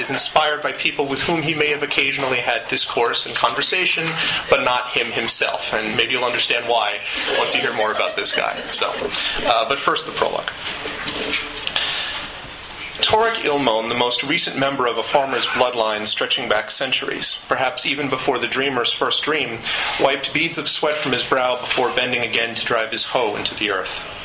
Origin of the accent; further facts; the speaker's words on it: East Coast, United States; I'm happy to start it out in Seattle, even though I am myself from the East Coast.